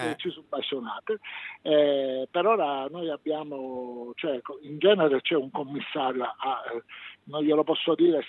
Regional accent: Palermo, Sicily, Italy; quando sono arrivato un annetto fa a lavorare, mi hanno chiesto da dove viene, di Palermo, per la prima volta non mi hanno detto mafia.

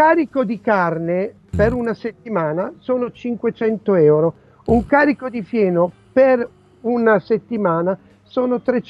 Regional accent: Milan, Lombardy, Italy; Io, pur essendo milanese, sono sempre in Sicilia per il periodo natalizio.

